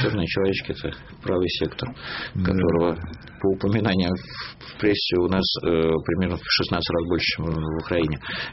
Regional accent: Georgia; когда мы носили майки, я грузин

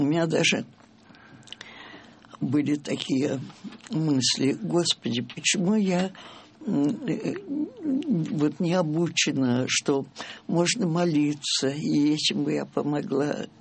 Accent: Yevpatoria, Crimea, Ukraine; born there; Родилась, да, в Евпатории.

